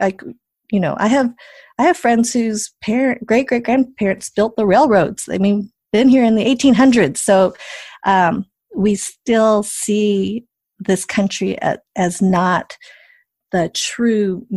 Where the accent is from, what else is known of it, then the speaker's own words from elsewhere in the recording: Colorado, United States; And I say, Southern California, no, where are you really from? And I'm like, well, I grew up in Colorado